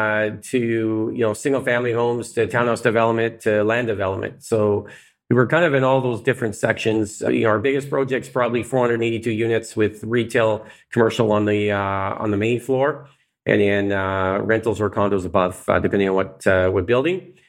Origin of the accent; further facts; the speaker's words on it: Edmonton, Alberta, Canada; And so I grew up in Edmonton and got the real estate bug when I was a young age